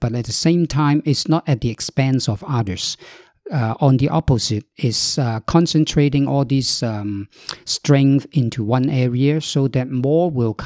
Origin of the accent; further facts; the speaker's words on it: Hong Kong; moved away as an adult; I was born in Hong Kong, and I describe myself as made in Hong Kong because I lived there for 61 years without leaving Hong Kong for more than a month.